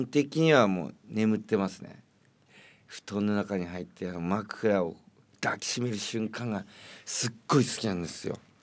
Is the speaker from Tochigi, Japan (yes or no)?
no; Fukushima, Japan; 私 東北生まれ福島育ちの